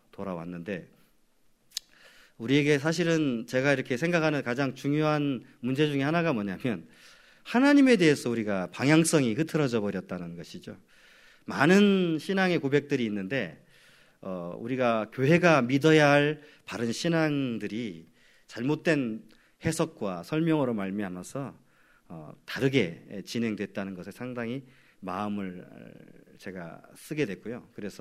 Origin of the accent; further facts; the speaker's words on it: Buan, North Jeolla, South Korea; 부모님들 외가나 친가가 전부 다 이제 이북 황해도에서 피난을 내려오셨고요. 고향은 전북 부안이 된 이유가 전라도 사람이죠.